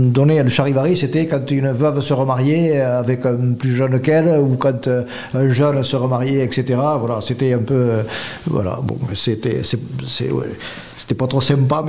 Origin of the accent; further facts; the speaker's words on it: Agen, Nouvelle-Aquitaine, France; born there; Je suis né à Agen.